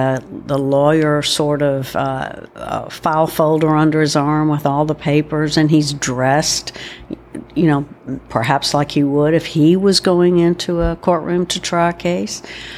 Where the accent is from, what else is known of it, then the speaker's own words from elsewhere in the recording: Anderson, South Carolina, United States; an experienced and well-regarded trial attorney that I have to add is from my hometown, Anderson, South Carolina.